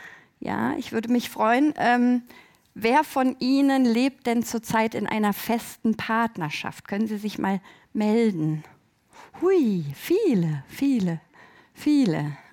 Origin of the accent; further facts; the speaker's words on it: Berlin, Germany; Ich komme aus Berlin.